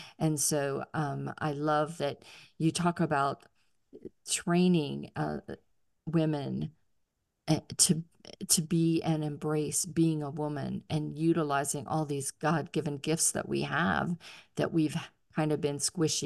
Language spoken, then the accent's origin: English; Pittsburgh, Pennsylvania, United States; now in Atlanta, United States; I'm originally from Pittsburgh and we had 7 kids in our family